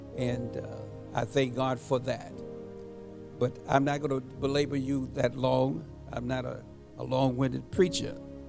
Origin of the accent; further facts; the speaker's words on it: Washington, United States; he's in my hometown in Washington, attended the inauguration